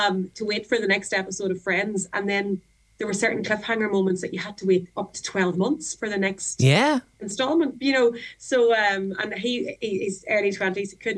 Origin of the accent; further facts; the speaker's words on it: Ireland; There's little things like that that are just ingrained into us as Irish